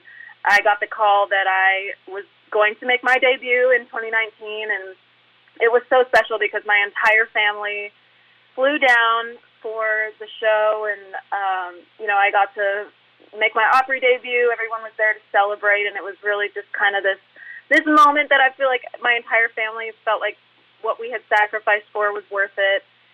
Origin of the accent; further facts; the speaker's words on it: Weyburn, Saskatchewan, Canada; I grew up in Saskatchewan in Canada